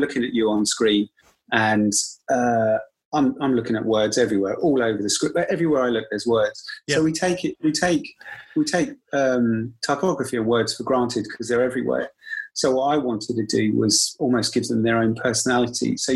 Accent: London, United Kingdom; maybe it's a cheek because I'm from London

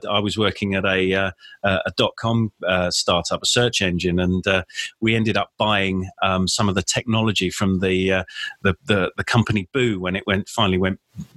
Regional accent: Bermondsey, London, United Kingdom; born there; Michael Caine was from where I was born in Bermondsey

